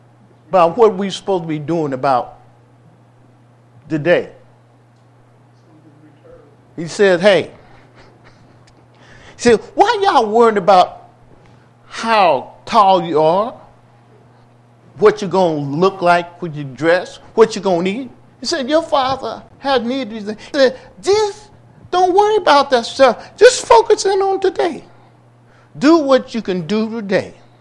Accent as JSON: {"language": "English", "region": "Illinois", "country": "United States", "tie": "born or raised there", "said": "I remember growing up living through some dangerous times as a young black man, young black boy growing up in the South, in Southern Illinois."}